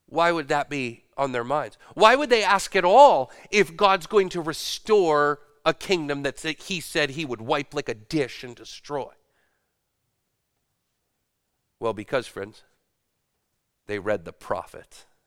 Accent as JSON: {"language": "English", "region": "British Columbia", "country": "Canada", "said": "Don't suppose that if you saw it, you would think of it as much as a mountain, being from British Columbia"}